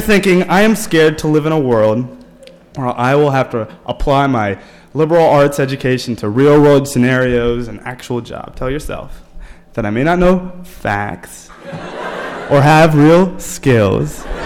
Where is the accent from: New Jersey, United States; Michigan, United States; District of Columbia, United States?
District of Columbia, United States; Washington; where are you from? I said, I'm from D.C.